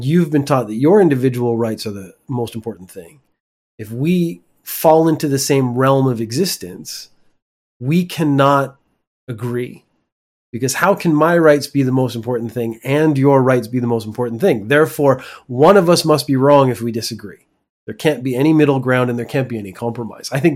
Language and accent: English; Canada; now in Japan; So I'm Canadian. I'm a liberal Canadian, which is essentially a communist, socialist bastard. I live in Japan